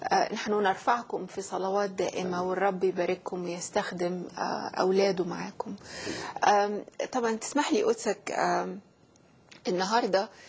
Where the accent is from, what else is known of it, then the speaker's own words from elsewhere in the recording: Egypt; أنا يعني أنا عابرة من مصر.